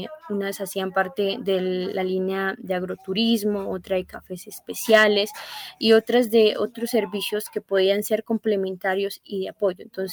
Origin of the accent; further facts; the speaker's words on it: Almaguer, Cauca, Colombia; soy del municipio de Almaguer, macizo colombiano